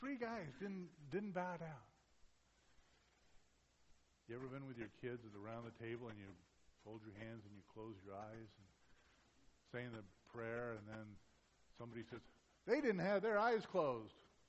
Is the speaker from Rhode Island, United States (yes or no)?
no; Arizona, United States; I've never seen such barren land, and I'm from Arizona.